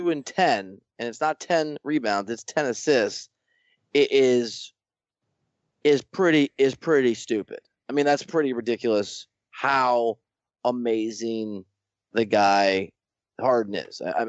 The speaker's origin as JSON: {"language": "English", "town": "Dubuque", "region": "Iowa", "country": "United States", "tie": "born or raised there", "said": "I grew up in Dubuque, Iowa, where, like, if you wanted to, like, unsuccessfully, and it turned out, try to meet girls, you had to go country line dancing"}